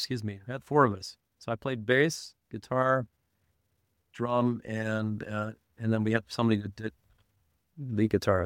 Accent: Utah, United States; No, I grew up in Utah.

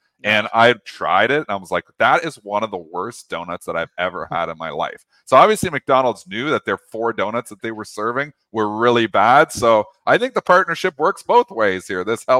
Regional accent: Windsor, Ontario, Canada; We had Windsor, you know, I'm from Windsor originally, across from Detroit.

